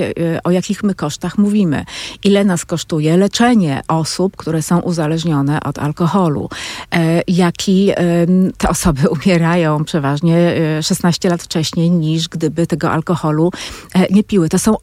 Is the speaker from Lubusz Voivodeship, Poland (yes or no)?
yes; Lubusz Voivodeship, Poland; ja jestem z Lubuskiego, kultura picia wina to jest coś, co też jest takim elementem tożsamości w moim regionie